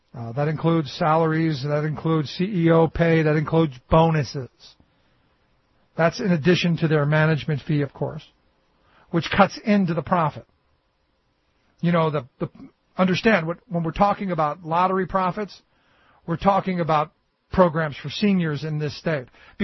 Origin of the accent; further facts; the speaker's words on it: Cleveland, Ohio, United States; And I go back to my hometown of Cleveland, where we were just back home for a little bit